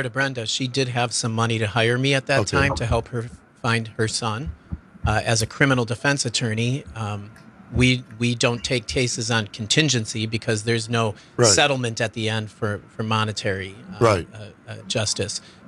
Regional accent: Chicago, Illinois, United States; So I was able to go to Chicago. That's my hometown. It wasn't that unfamiliar to me.

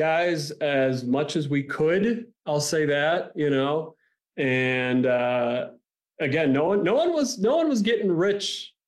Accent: Milwaukee, Wisconsin, United States; Well, I grew up in Milwaukee.

